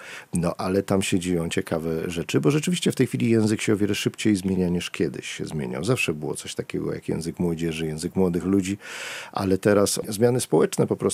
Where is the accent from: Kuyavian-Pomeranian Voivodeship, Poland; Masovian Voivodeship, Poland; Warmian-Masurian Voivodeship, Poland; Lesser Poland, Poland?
Lesser Poland, Poland; Kraków; accent: Kraków dialect; No, na pole wychodzimy i mówimy po krakowsku, no.